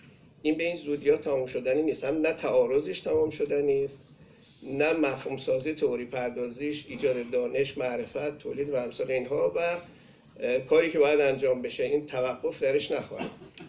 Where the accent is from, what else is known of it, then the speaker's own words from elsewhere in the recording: Iran; ما به عنوان یک ایرانی فرض بکنیم